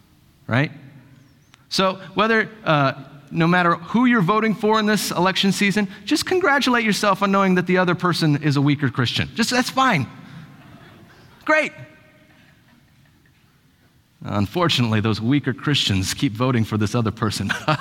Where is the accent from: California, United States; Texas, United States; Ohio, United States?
Ohio, United States; Stockport; When I was growing up in Stockport, Ohio, it's a village of around 200 people, really exciting stuff down there in southeastern Ohio.